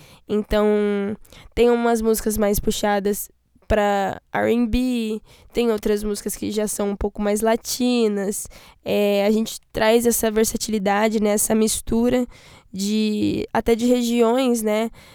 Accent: Londrina, Paraná, Brazil; born there; em Londrina, que é minha cidade residente, né, e onde eu nasci

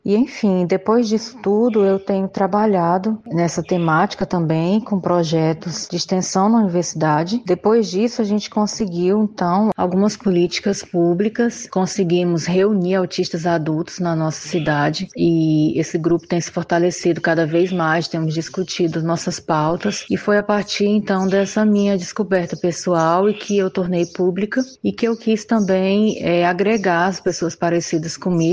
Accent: Rio Branco, Acre, Brazil; tenho 38 anos, sou acriana, natural de Rio Branco

